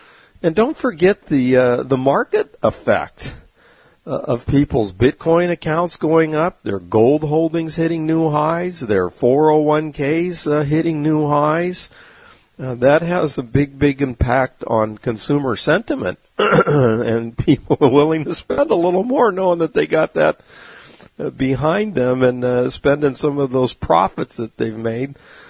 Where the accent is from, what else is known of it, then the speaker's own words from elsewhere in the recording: California, United States; living in the low country in South Carolina. But I grew up in California. I'm used to mountains. I love mountains.